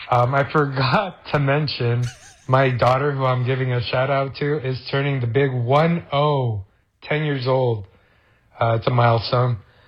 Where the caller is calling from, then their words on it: San Jose, California, United States; I'm calling from San Jose.